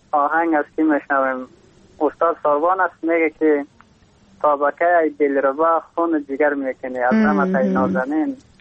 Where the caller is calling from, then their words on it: Takhar, Afghanistan; از باستان تخار،